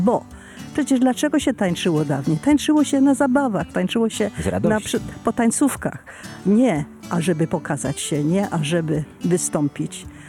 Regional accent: England, United Kingdom; also born or lived in Italy; we Włoszech ja się urodziłam. A, mając 3 miesiące, wojsko przywieziono do Anglii i tutaj demobilizowano. Nie tu, w Anglii demobilizowano. No i mieszkam całe życie w Anglii.

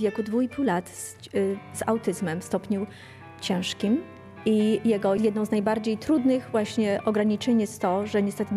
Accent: Brzeziny, Łódź Voivodeship, Poland; moved away as an adult; now in United States; pochodzimy ja z mężem Markiem, pochodzimy obydwoje z Brzezin. W 2001 roku ze względu na pracę męża wyjechaliśmy tam na 3 lata, potem następne 3 lata.

